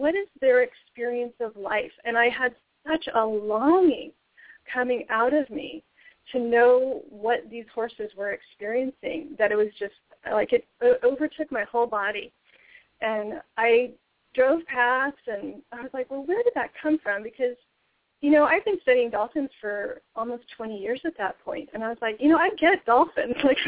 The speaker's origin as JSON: {"language": "English", "region": "California", "country": "United States", "tie": "born or raised there", "said": "And so I grew up in Marin County in California."}